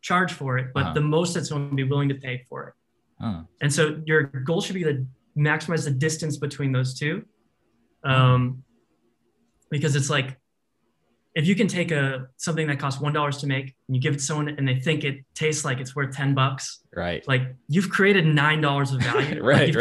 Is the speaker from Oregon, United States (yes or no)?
no; Boston, Massachusetts, United States; now in San Francisco, United States; I'm from Boston, but I live in San Francisco.